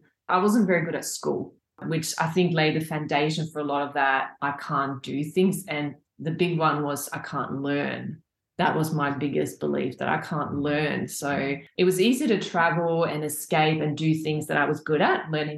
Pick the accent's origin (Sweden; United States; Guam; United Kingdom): Sweden; English is a second language; moved away as an adult; now in Australia; So I've been in Australia for 20 years this year, actually. And I'm from Sweden, so I came as a backpacker